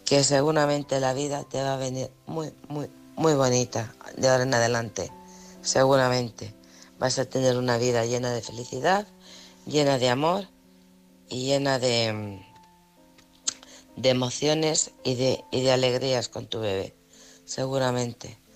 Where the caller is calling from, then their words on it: Alcorcón, Community of Madrid, Spain; de Alcorcón.